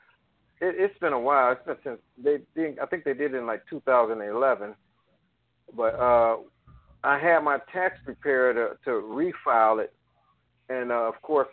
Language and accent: English; Detroit, Michigan, United States; Okay, I'm from Detroit.